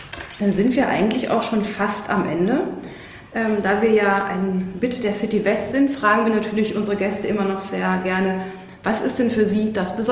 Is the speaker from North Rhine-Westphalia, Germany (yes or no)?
yes; North Rhine-Westphalia, Germany; also born or lived in Vienna, Austria / Hamburg, Germany; ich komme Gott sei Dank aus Ostwestfalen-Lippe.